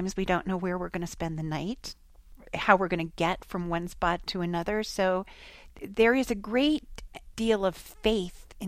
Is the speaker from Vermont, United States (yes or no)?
yes; Vermont, United States; Also, we're from Central Vermont, as is Linda.